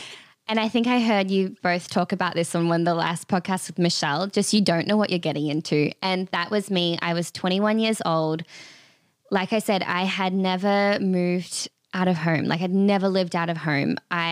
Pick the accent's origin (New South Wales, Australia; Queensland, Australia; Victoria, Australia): Victoria, Australia; Melbourne; moved away as an adult; now in United States; I am from Australia. I was born and raised in Melbourne. And so I came over to America almost 3 years ago to do ministry school